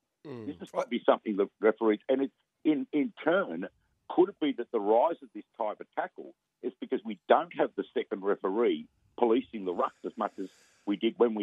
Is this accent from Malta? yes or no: yes; Malta; born there; I was born in Malta, and I took up the sport about 30 years ago and was fortunate to represent my nation of birth a couple of times